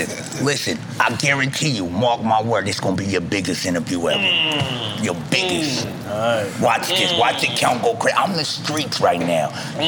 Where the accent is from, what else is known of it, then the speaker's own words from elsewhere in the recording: Harlem, New York, United States; I'm from Harlem, B. I don't wanna be corny. I'm from where it all come from.